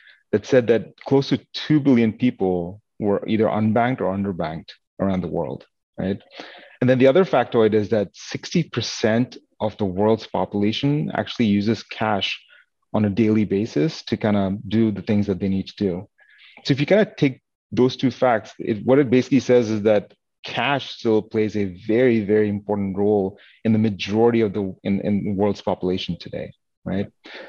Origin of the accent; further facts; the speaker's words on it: Saudi Arabia; moved away as an adult; also born or lived in India; now in United States; I'm actually from India, but I grew up in Saudi Arabia till I was 15. And then so I ended up moving to the US when I was 21 for my master's.